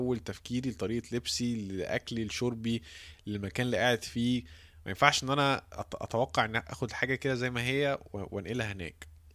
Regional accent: Cairo, Cairo Governorate, Egypt; وانا من سكان القاهرة ومواليد القاهرة وحياتي كلها في القاهرة

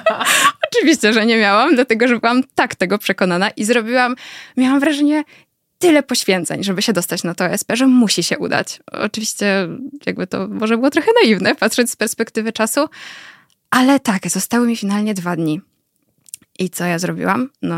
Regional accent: Łódź, Łódź Voivodeship, Poland; Trochę chciałam uciec z Łodzi, bo tak, ja też jestem z Łodzi.

